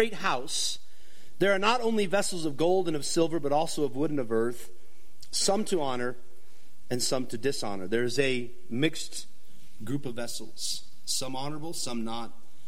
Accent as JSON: {"language": "English", "region": "Colorado", "country": "United States", "tie": "born or raised there", "said": "because when I was a kid, I grew up in Colorado, and we went to a small school for a little while"}